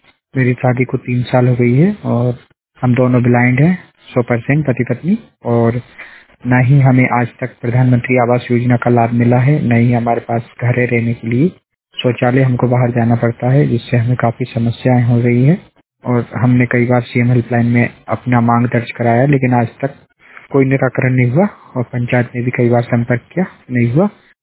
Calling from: Ambai, Madhya Pradesh, India; बोल रहा हूँ, मध्य प्रदेश रायसेन जिले से। और मेरे गांव का नाम है ग्राम अम्बाई, गौरगंज तहसील और जिला रायसेन और अब्दुल्लागंज थाना। तो मेरी उम्र है 24 साल

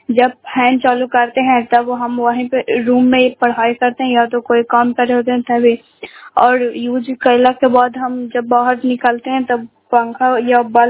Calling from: Bihar, India; घर का प्रखंड नौसा जिला नालंदा का निवासी हूँ

